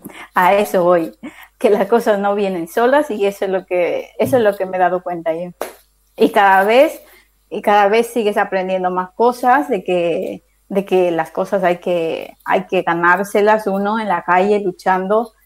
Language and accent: Spanish; Ecuador; moved away; Yo soy inmigrante, sí, yo soy de Ecuador